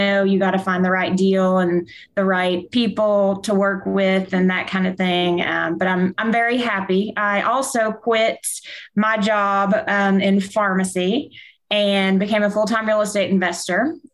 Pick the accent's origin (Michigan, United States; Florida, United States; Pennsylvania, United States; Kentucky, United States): Kentucky, United States; So I grew up in Kentucky. So, of course, I'd seen my share of mobile home parks.